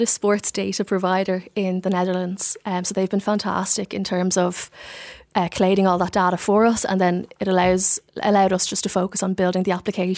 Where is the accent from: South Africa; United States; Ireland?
Ireland; Leinster; I'm from Kildare, so I would have travelled to the next town to play.